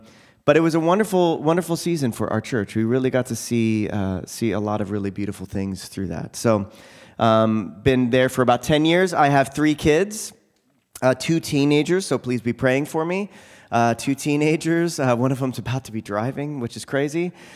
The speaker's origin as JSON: {"language": "English", "town": "Phoenix", "region": "Arizona", "country": "United States", "said": "But yeah, I'm from Phoenix, Arizona, from Living Streams Church, and it's great to be here."}